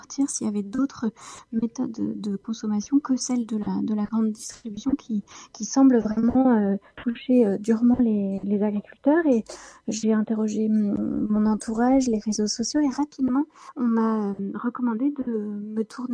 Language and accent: French; Normandy, France; moi, je suis une Normande et au cours d'un de mes périples en Normandie